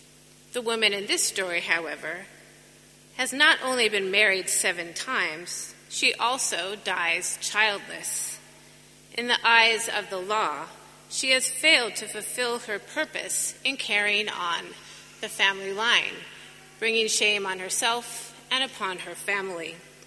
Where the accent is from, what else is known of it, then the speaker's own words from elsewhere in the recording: United States; now in England; as an American living in England who has never known the reality of poverty